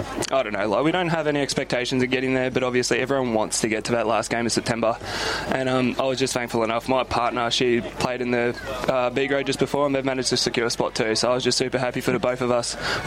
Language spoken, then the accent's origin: English; New Zealand; and where I grew up back in New Zealand.